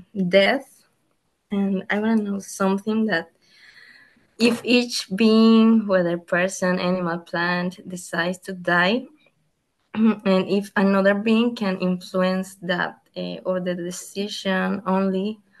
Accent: Lima, Peru; I'm from Peru. Lima, Peru.

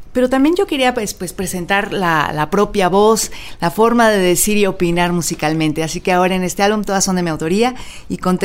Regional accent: Mexico; Pues nace de haber estado mucho tiempo fuera de México.

